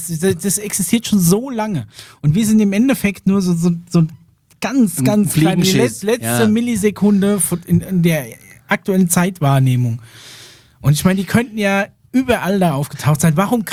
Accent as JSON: {"language": "German", "region": "Bavaria", "country": "Germany"}